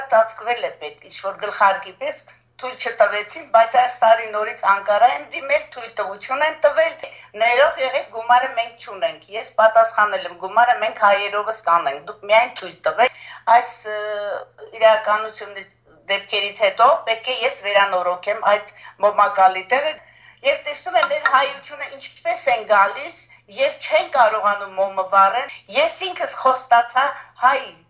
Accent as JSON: {"language": "Armenian", "country": "Armenia", "said": "հայ եմ, Հայաստանից եմ եկել, և իմ պապիները գնացել են Վանից։"}